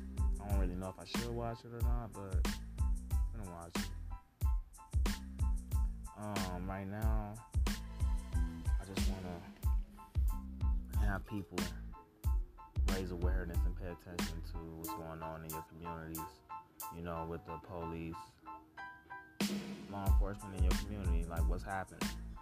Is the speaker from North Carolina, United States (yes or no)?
no; Phoenix, Arizona, United States; Right now, like, I'm from Phoenix.